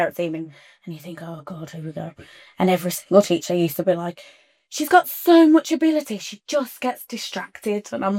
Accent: West Midlands, United Kingdom; Growing up in the Black Country, there's a lot to be said from my experiences with people and different cultures all over the world.

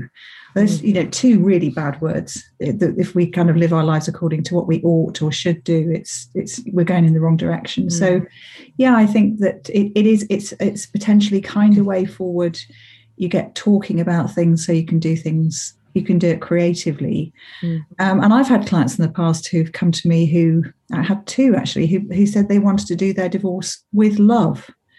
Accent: Doncaster, Yorkshire and the Humber, United Kingdom; now in Sussex, United Kingdom; I live in Sussex these days. I come from Yorkshire, born in Doncaster. And live on the edge of the South Downs

